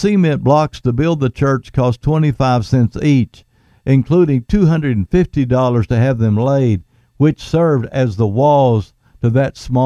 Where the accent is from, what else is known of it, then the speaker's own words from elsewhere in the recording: Frederick, Oklahoma, United States; also born or lived in Comanche, Oklahoma; I was raised in Oklahoma, and shortly after I was born, we moved to Frederick, Oklahoma, where my dad was called to preach.